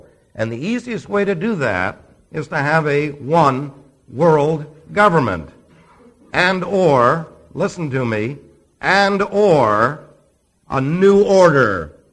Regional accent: New York City, New York, United States; born there; Remember, I was born in New York City, but I have since given up my citizenship and joined the ranks of the Confederacy.

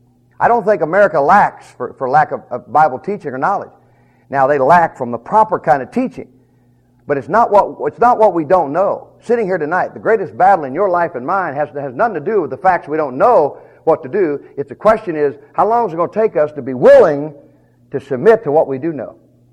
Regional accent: the South, United States; I'm American by birth and Southerner by the grace of God.

